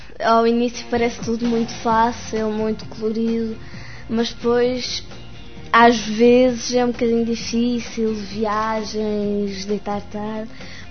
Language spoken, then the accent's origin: Portuguese; Aveiro, Portugal; now in Luxembourg; No norte do país